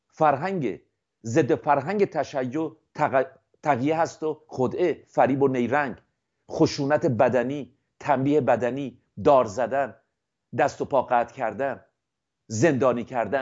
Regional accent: Iran; الان با سربلندی میگیم که من ایرانی هستم.

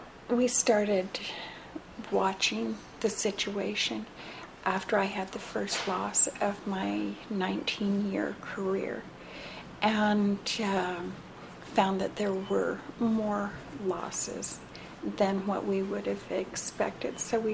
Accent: Vernal, Utah, United States; I am the midwife from the Vernal, Utah area.

